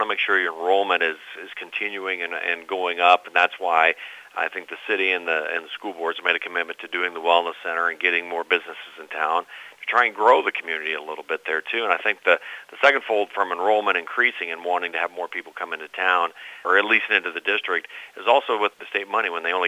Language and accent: English; Washington, Iowa, United States; being a Southeast Iowa guy, I'm from Washington originally. I'm not going to leave this area.